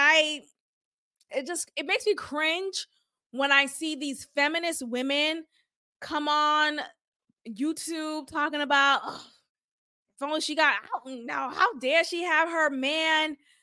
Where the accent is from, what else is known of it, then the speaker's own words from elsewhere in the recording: Boston, Massachusetts, United States; I know New Yorkers do it too, but I definitely don't, you know, growing up in Boston.